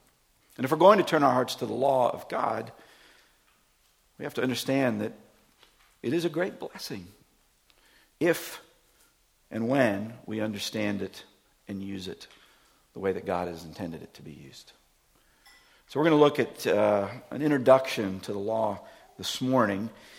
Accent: Florida, United States; If you're from Florida, I'm from Florida

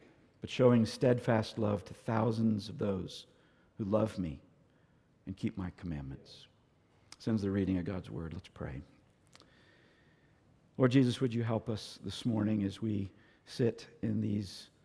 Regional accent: Florida, United States; I grew up in Florida, so we didn't have things like New York City.

